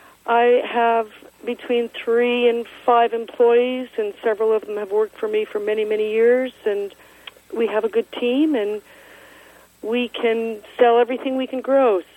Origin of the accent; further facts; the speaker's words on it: East Coast, United States; And I grew up on the East Coast.